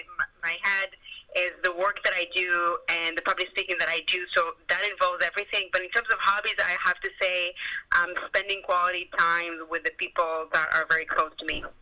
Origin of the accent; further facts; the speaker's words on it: Israel; moved away as an adult; also born or lived in Montreal, Canada; now in Vancouver, Canada; I was born in Montreal, but I was raised in Israel and decided to come back to Canada to proceed with my career almost 9 years ago, and I've been residing in Vancouver ever since.